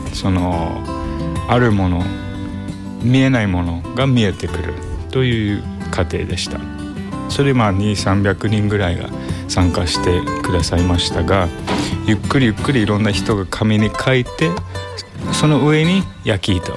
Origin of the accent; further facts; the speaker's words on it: New York, United States; Japanese is a second language; now in Tokyo, Japan; ニューヨーク出身で、アメリカ育ち の今東京に住んでいるアーティストです。